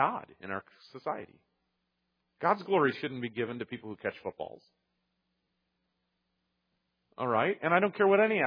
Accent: Michigan, United States; I grew up near Detroit, and I was a fan of the Detroit Pistons.

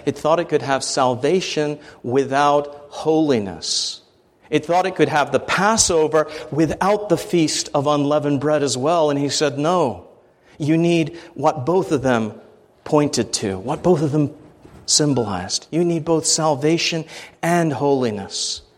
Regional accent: New Jersey, United States; Growing up in New Jersey, I knew more homosexuals than Christians.

